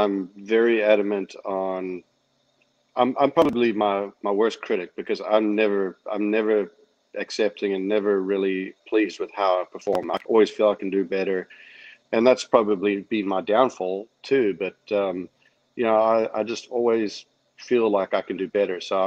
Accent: South Africa; now in United States; when I grew up in South Africa, the education system was unparalleled.

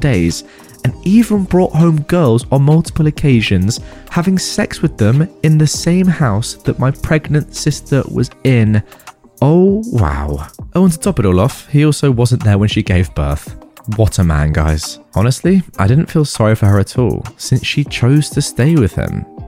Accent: Philippines; I am Filipina, and this happened in the Philippines. Here, we don't move out until we have kids, and sometimes not even then.

